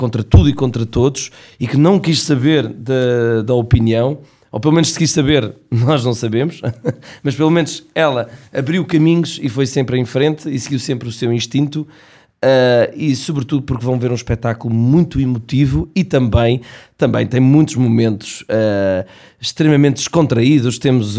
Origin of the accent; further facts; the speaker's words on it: Portugal; Portanto, todos nós somos portugueses, temos que honrar uma figura que foi muito importante para Portugal